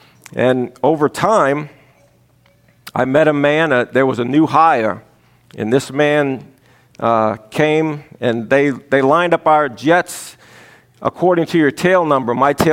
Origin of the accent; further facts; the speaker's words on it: New Orleans, Louisiana, United States; Born and raised in South Louisiana, New Orleans.